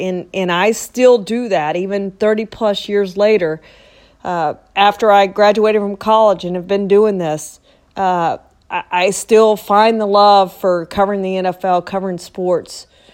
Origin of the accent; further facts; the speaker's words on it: Beaumont, Texas, United States; asked my teacher, Cindy Bridges, how far it was from my hometown of Beaumont to Dallas.